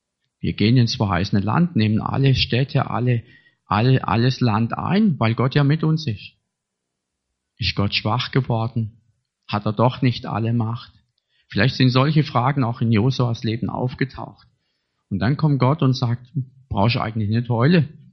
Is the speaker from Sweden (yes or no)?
no; Lörrach, Baden-Württemberg, Germany; born there; ich bin zwar in Lörrach geboren, aber ich kenne mich nicht sonderlich gut in Lörrach aus.